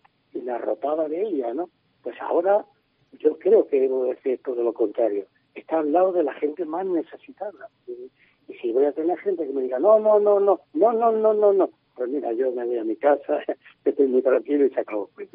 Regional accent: Cádiz, Andalusia, Spain; tampoco me puedo vendar los ojos de donde he nacido yo. Y aquí le debo yo todo. Yo soy de Cádiz. Muchas veces se piensa que yo soy de Valencia, por el apellido.

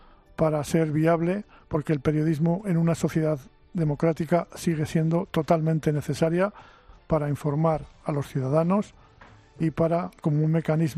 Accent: Miranda de Ebro, Castile and León, Spain; born there; Cuando yo nací, en Miranda de Ebro, todavía las mercancías se distribuían con coches tirados por caballos.

